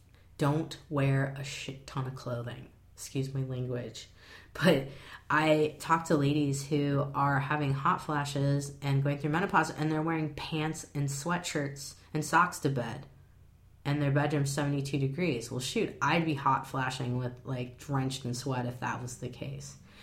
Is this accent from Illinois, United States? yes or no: yes; Chicago, Illinois, United States; now in Seattle, United States; I grew up in the Chicago area, and we're pretty darn gray too in the fall and winter, and so it's not a huge difference.